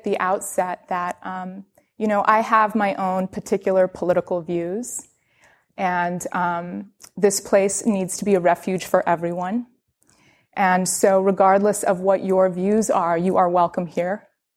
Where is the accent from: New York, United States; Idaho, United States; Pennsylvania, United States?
New York, United States; New York City; And I grew up in New York City, and I love it here.